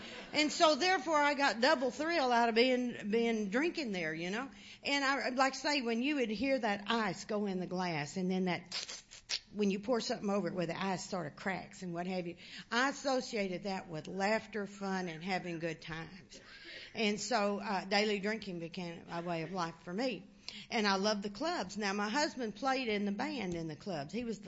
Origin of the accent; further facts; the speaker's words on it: Arkansas, United States; also born or lived in Newfoundland, Canada; And, of course, you know, I'm from Arkansas, and I've never seen that much snow.